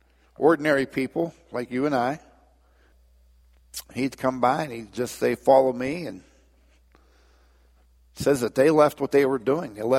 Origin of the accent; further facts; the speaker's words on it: Port Vue, Pennsylvania, United States; I was raised in Port View. Born in McKeesport Hospital, raised in Port View, and Dad was a policeman